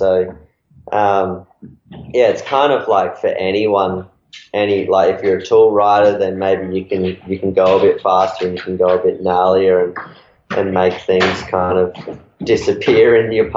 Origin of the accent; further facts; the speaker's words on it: Australia; in Cairns last year in my home country